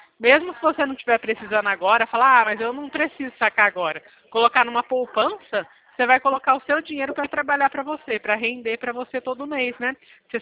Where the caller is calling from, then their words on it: São Paulo, Brazil; Eu falo do interior de São Paulo.